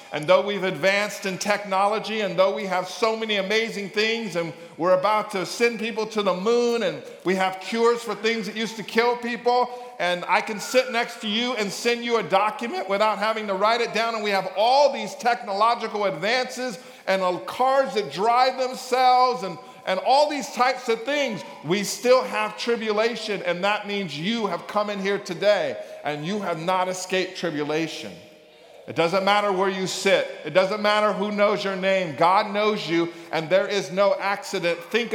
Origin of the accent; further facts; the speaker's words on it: California, United States; now in Maryland, United States; So you gotta bear with me because I'm a Californian.